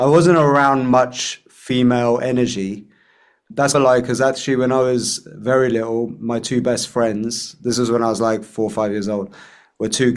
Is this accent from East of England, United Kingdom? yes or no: yes; Flitwick, East of England, United Kingdom; So also I was born in, I grew up mostly in Bedfordshire, so near Luton, in a small kind of town called Flitwick, until I was about like 6 years old.